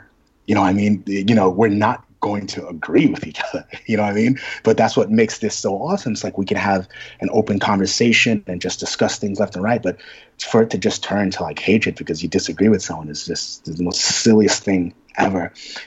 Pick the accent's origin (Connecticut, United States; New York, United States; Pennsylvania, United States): New York, United States; New York City; exists because we were born and bred in New York City.